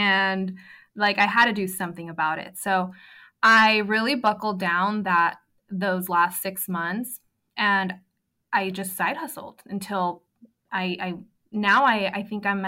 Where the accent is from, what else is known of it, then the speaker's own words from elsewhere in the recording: San Diego, California, United States; I am 27 years old. I am from San Diego.